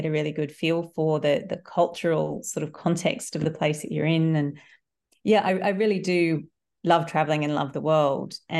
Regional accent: Sydney, New South Wales, Australia; Yeah, so I grew up in the Shire in Sydney. So, my dad's English, so I've got a British passport

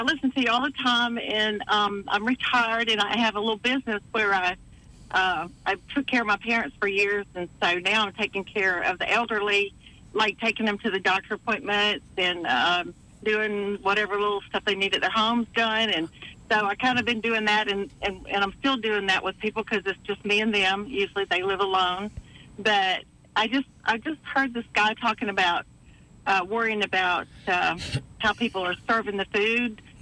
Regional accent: DeFuniak Springs, Florida, United States; moved away as an adult; now in Montgomery, United States; I grew up in Dafina Springs, but I moved here in 1970 after high school to go to Alabama Christian, which is now Faulkner.

